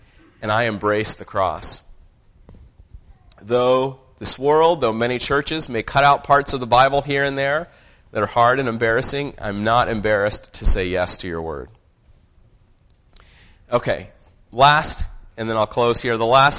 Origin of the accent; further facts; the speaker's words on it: United States; born there; So I'm Indian ethnically, and I go to India fairly often. Even though I was born in the U.S., my parents were born and raised in India.